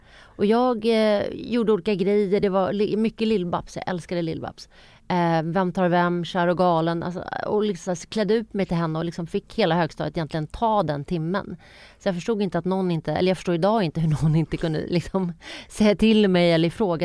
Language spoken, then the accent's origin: Swedish; Halmstad, Halland County, Sweden; Jag är född och uppväxt i en småstad. Jag är uppväxt i Halmstad, Tylösand utanför Halmstad, med svensk mamma och turkisk pappa. Den enda invandraren faktiskt i mitt område, den enda mörka.